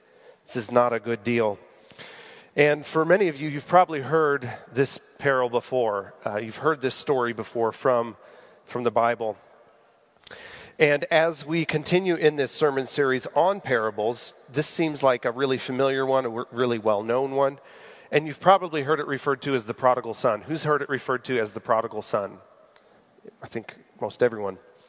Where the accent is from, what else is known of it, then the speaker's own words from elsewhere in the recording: Missouri, United States; but since I grew up in Missouri on a farm